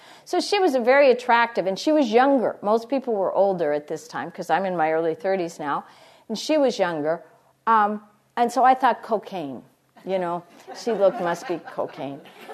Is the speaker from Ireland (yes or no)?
yes; Ireland; and I'm Irish.